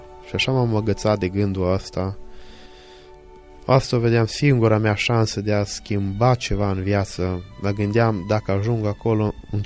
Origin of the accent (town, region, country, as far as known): Bessarabia, Moldova; born or raised there